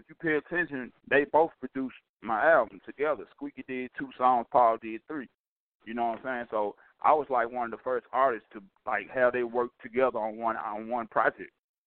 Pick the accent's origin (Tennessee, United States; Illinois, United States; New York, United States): Tennessee, United States; I grew up on Richmond Street off of Mississippi and South Parkway.